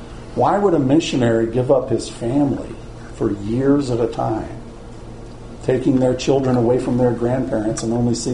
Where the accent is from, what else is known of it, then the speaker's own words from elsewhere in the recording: Texas, United States; I'm a Texan, and the state drink of Texas is Dr. Pepper.